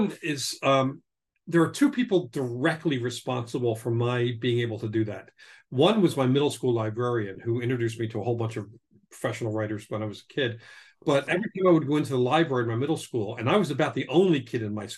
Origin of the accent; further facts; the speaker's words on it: Philadelphia, Pennsylvania, United States; moved away as an adult; now in San Diego, United States; Well, I mean, I grew up in Philadelphia, and it's a nice place to be from. I'm not sure I'm a nice place to live in. Moved out here to San Diego 10 years ago